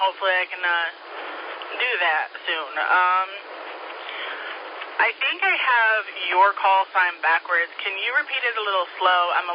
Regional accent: Michigan, United States; now in Greer, United States; I am in Greer, South Carolina, so wasn't sure. I heard some accents in there, and I'm originally from Michigan, so I have no direction of where the accents are, you know?

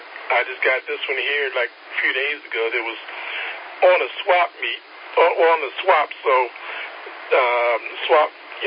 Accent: Baltimore, Maryland, United States; now in Mills River, United States; Well, I've been here in North Carolina for about 7 years now. I came from Baltimore, moved to Charlotte, from Charlotte to Clyde, then from Clyde to Mills River

